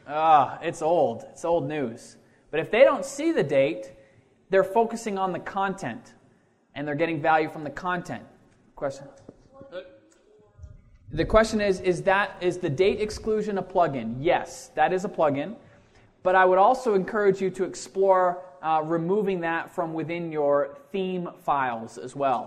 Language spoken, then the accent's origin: English; Canada; I'm Canadian.